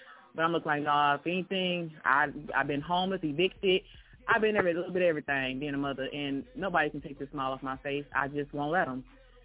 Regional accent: Detroit, Michigan, United States; from Detroit, Michigan. I'm 25.

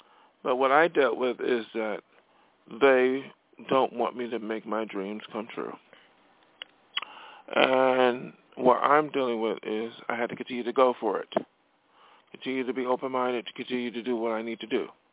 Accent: New York, United States; I grew up in New York State. I did not grow up in California.

